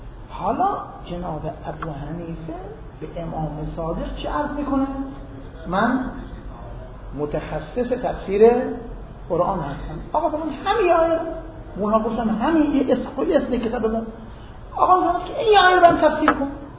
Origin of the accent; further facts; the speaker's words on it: Iran; که احساس نکنه من ایرانی هستم